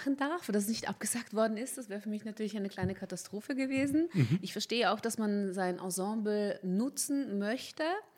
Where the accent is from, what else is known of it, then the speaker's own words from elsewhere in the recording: Vienna, Austria; Und ja, ich komme aus Wien und bin jetzt, freue mich auch wieder in Österreich was machen zu können.